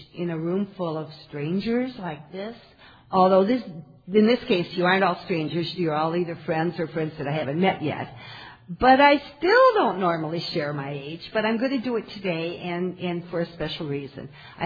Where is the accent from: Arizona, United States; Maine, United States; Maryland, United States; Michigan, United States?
Michigan, United States; also born or lived in Seattle; I was born in Seattle, and my parents who adopted me moved to Michigan when I was a baby.